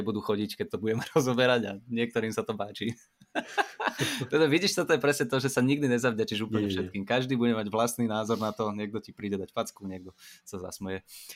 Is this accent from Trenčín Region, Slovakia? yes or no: yes; Dubnica nad Váhom, Trenčín Region, Slovakia; No, ja som z Dubnice.